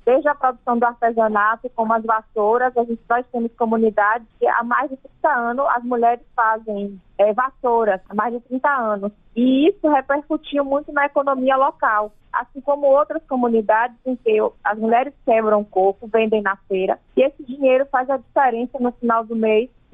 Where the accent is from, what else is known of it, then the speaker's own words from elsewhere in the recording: Bahia, Brazil; Eu sou baiana, da Chapada Diamantina. Nós somos mulheres pretas